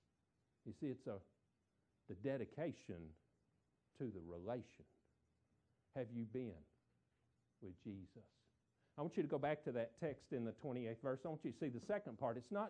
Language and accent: English; Tennessee, United States; I'm from Tennessee. When we go to Florida in January, we in shorts and T-shirts